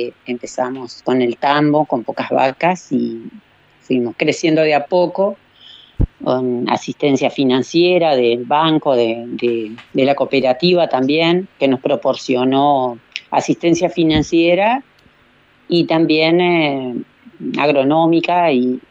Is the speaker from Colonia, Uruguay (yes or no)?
yes; Colonia Valdense, Colonia, Uruguay; Yo soy oriunda de Colonia Valdense, o sea, Rincón del Rey, claro, a 8 kilómetros más o menos, sí, de Valdense.